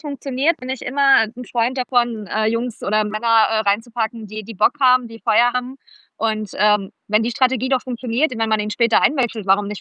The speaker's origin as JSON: {"language": "German", "country": "Germany", "tie": "born there", "said": "Ich bin in Deutschland geboren"}